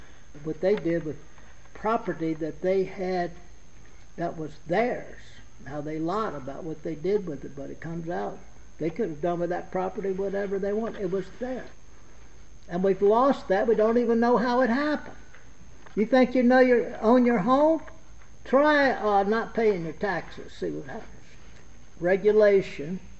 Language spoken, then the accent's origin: English; Southern United States, United States; I'm a Southerner, but I'm also stubborn.